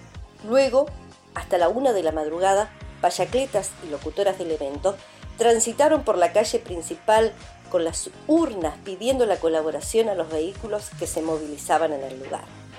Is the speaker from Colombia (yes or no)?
no; Villa Regina, Río Negro, Argentina; born there; Desde este lugar les mostraré a mi ciudad natal, Villa Regina.